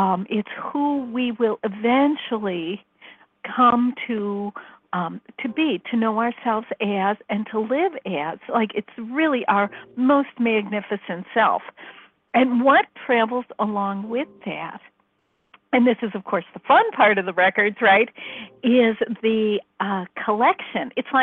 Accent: Chicago, Illinois, United States; you know, I'm from Chicago, and, I never heard of words like Akasha

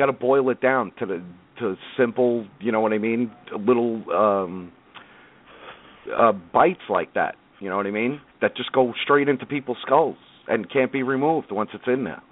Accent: Brooklyn, New York, United States; I'm from Brooklyn.

